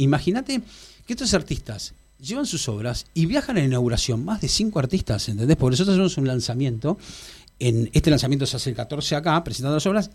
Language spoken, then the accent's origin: Spanish; Argentina; yo creo que nosotros como argentinos tenemos que unificar criterios para el tema de exportación de arte.